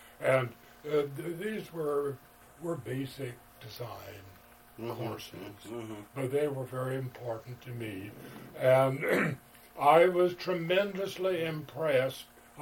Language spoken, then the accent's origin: English; Chicago, Illinois, United States; Well, I grew up in and around the University of Chicago. My father was a professor of geology there, and I started in kindergarten at the University of Chicago, and ended up eventually with a PhD.